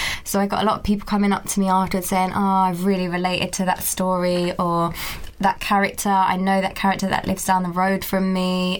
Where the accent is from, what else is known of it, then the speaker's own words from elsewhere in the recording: East of England, United Kingdom; especially as a black or ethnic minority mm-hmm. female. Because I grew up in Essex and, you know, I was one of about three in my whole school.